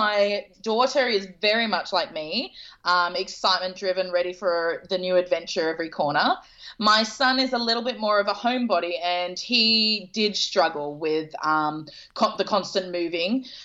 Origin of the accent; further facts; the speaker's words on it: Perth, Western Australia, Australia; now in Melbourne, Australia; So I'm originally from Perth, but I came to visit my parents in Melbourne, and I'm actually still here in Melbourne.